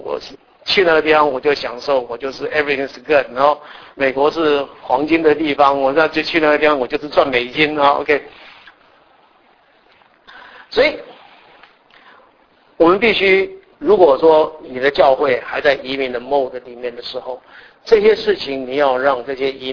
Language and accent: Chinese; Taiwan; 我们是从台湾来